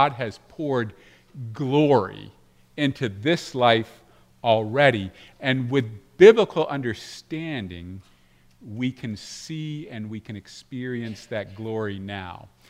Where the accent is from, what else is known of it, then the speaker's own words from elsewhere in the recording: Seattle, Washington, United States; born there; also born or lived in Alaska / Arizona / Texas / Toronto, California, United States; So I was born in the Pacific Northwest. That's known for its beauty. I mean, the skies, the bluest blue, are in Seattle.